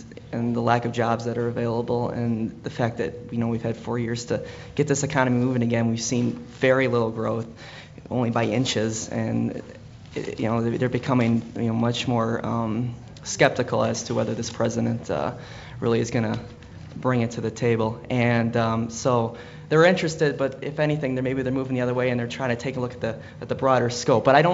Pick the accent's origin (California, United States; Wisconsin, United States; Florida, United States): Wisconsin, United States; Well, I grew up in Waukesha County, ironically, at Dan Varakis on just a few minutes ago. I grew up in Heartland, which traditionally is very Republican, and my family was always voted Republican